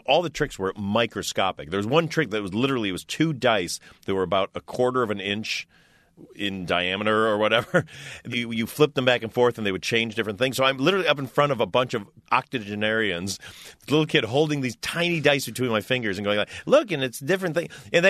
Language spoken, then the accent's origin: English; Detroit, Michigan, United States; which made no sense because I was a kid from Detroit.